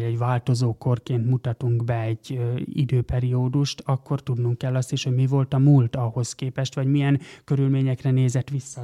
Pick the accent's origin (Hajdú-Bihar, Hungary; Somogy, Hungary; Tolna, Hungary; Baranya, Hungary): Tolna, Hungary; Simontornya; Simontornyán nőttünk föl, de a nagyszüleink, dédszüleink faluja cece volt, és nagyon sok időt töltöttünk cecén is, tehát ez a két település volt ránk.